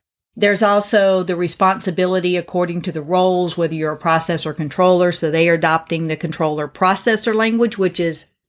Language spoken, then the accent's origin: English; the South, United States; I'm from the South, which has strong family values.